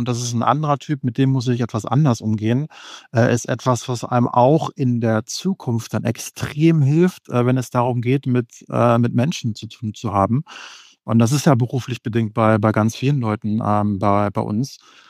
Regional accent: Germany; weil wir als Deutsche, sage ich mal, eher ein sehr sicherheitsbewusstes, ein sehr planerisches Mindset haben

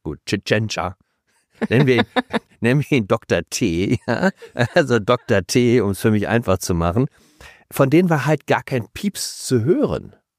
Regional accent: Hamburg, Germany; Ich habe meine Heimatstadt gar nicht wiedererkannt.

